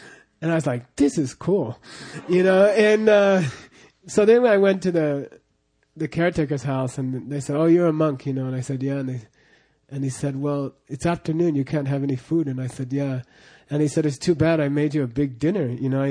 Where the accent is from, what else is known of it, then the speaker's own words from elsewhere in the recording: New Jersey, United States; Where I grew up in New Jersey at the temple, every time we had Sechu, me and Jampa would just be we'd grimace